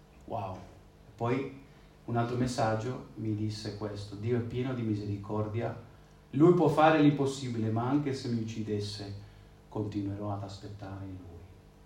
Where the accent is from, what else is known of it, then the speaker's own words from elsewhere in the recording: Spain; un mio amico con cui sono cresciuto in Spagna